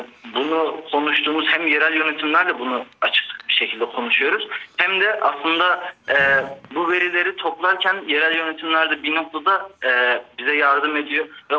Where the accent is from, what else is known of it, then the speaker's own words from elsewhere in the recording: Gaziantep, Turkey; Ben Gaziantep'liyim.